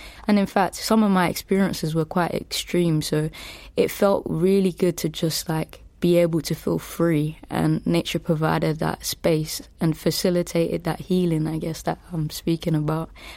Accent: Deptford, London, United Kingdom; It wasn't like it is now, gentrified and stuff. Coming from a place close to a estate called Pepys Estate, it was obviously quite challenging.

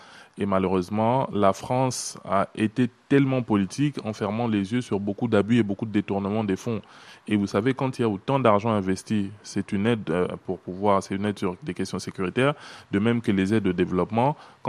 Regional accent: Senegal; Moi, je viens du Sénégal.

